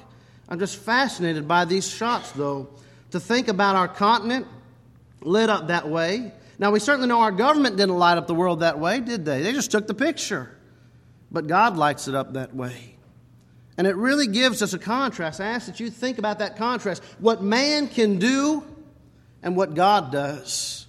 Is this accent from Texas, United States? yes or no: yes; Texas, United States; also born or lived in Oklahoma; since we are from Oklahoma and Texas, I do consider Texas my home.